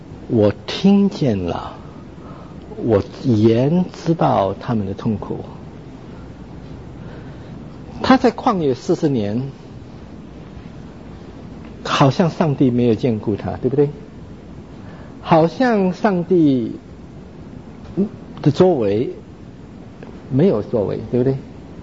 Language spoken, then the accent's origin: Chinese; China; now in Canada; 我是加拿大人，我是中国人，我是基督徒，是三重身份